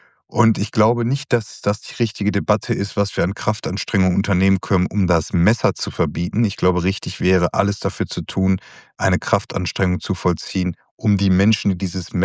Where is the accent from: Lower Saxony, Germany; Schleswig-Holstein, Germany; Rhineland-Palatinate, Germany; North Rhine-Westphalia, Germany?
North Rhine-Westphalia, Germany; Rheine; meine alte Heimatstadt in Rheine.